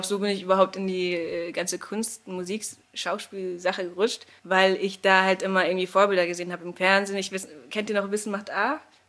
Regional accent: Ludwigshafen, Rhineland-Palatinate, Germany; Ich komme eigentlich aus Ludwigshafen. Also da bin ich geboren worden, glaube ich, nicht. Ja, genau, aus Lu.

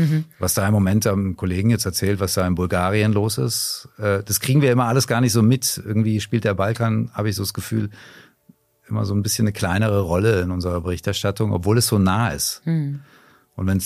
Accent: Erlangen, Bavaria, Germany; Also es ist meine Heimatstadt und ich lebe da sehr gerne. Da sind meine Freunde.

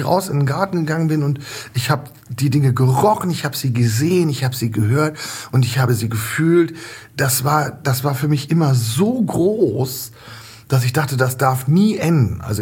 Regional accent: Lower Saxony, Germany; Ich bin im Emsland geboren.

